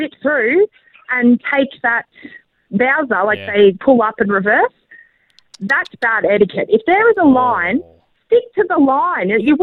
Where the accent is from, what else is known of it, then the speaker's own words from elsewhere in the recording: Grovedale, Victoria, Australia; because I'm obviously from Grovedale, I go to APCO Grovedale, another shout out for APCO.